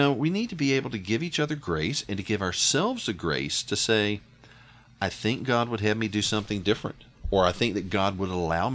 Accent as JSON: {"language": "English", "region": "the South", "country": "United States", "tie": "born or raised there", "moved": "yes", "lives_now": "California, United States", "said": "we grew up in the South, you could choose 15 different flavors of Baptist churches. We moved to California, there were like three in the town where we lived."}